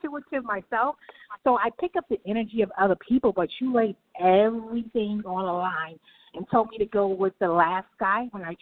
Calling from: New York, United States; I am calling from New York.

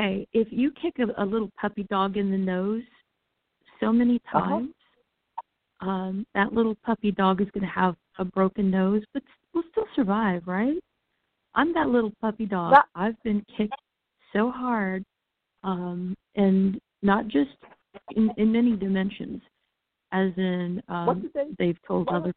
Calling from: Florida, United States; I'm calling from Florida.

